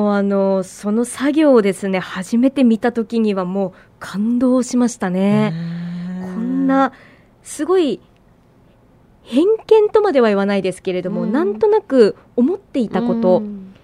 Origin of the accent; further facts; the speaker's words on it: Aomori, Japan; 当時の狭い視野だったら地元の青森だったのかもしれないですけれども